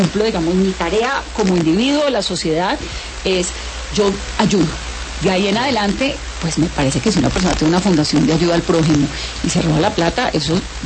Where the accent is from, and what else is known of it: Colombia